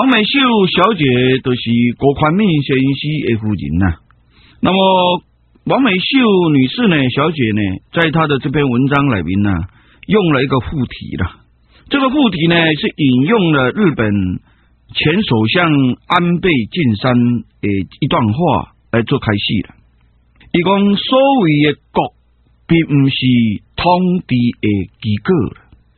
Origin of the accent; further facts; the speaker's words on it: Taiwan; 台湾这个地方有我们台湾人喜欢的山川自然，还有我们台湾人祖先的坟墓，还有我们的家人，还有我们住在的熟悉的社区的。